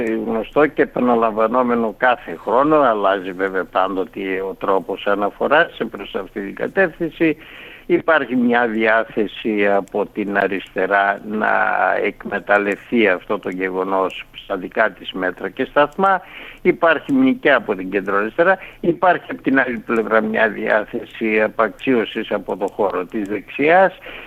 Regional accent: Greece; Ξεσαλώνουμε ως Έλληνες ορισμένες φορές

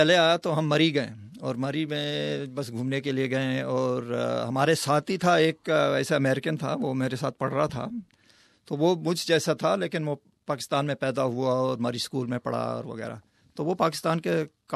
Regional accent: India; born there; Urdu is a second language; میں انڈیا میں پیدا ہوا, ویسے میرا پاسپورٹ امریکن آسٹریلین ہے, 2 پاسپورٹس ہیں میرے, لیکن میرا روحانی جو رہائش ہے my place that I feel most at home ہے پاکستان یا انڈیا.

